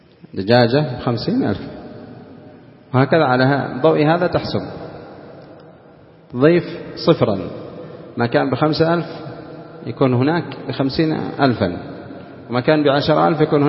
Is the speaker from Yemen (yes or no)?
yes; Yemen; هذه التي هي منتشرة عندنا في اليمن